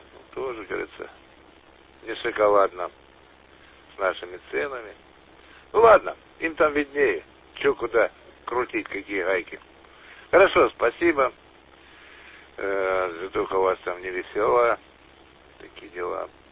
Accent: Makiivka, Donetsk Oblast, Ukraine; Да я сам родом из Макеевки, говорится, знаю, что там погоды такие.

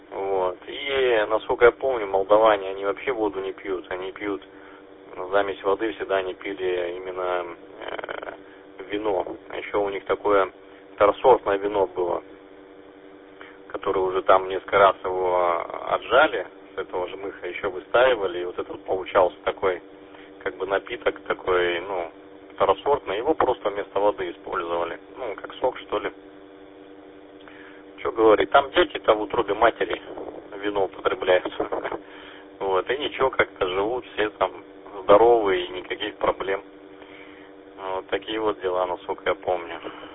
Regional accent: North Kazakhstan Region, Kazakhstan; А я тем более из Казахстана, северного, а там ничего не растет.

